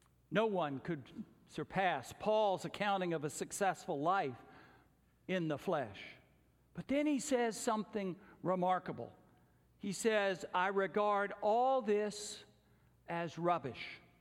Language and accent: English; the South, United States; Growing up in the South, everybody wanted, if you were dating someone new, they wanted, well, tell me who her people are.